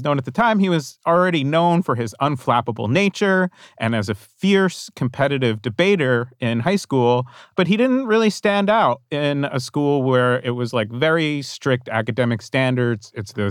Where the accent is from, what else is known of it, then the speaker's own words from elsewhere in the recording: New Jersey, United States; I grew up in New Jersey in the 1980s.